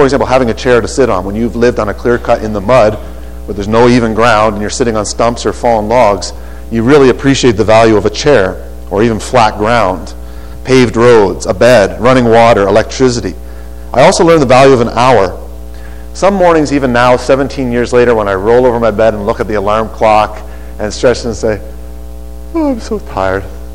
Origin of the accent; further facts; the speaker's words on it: Prince Edward Island, Canada; also born or lived in Nova Scotia; I was born in Nova Scotia. I lived there in different parts of Nova Scotia until about the age of 8. Then I moved to Prince Edward Island, and I lived there most of my young adult life.